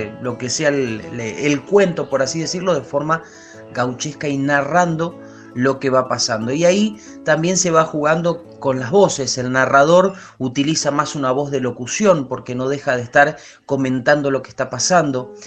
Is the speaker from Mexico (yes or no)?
no; Quilmes, Buenos Aires Province, Argentina; tengo 30 años hoy en día, soy de Quilmes, provincia de Buenos Aires, y bueno, desde muy chiquito haciendo todas estas cosas.